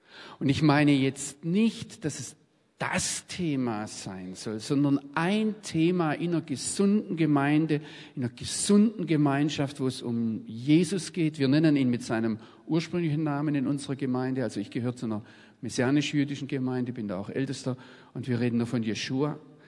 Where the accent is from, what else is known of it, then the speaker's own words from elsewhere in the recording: Baden-Württemberg, Germany; ich bin im Schwarzwald aufgewachsen, habe dann Theologie studiert